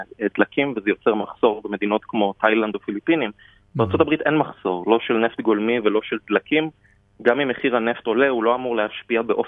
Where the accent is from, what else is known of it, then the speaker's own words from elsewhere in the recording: Haifa, Haifa District, Israel; אין לי מידע מיוחד, אני חיפאי, אני רואה את זה מהחלון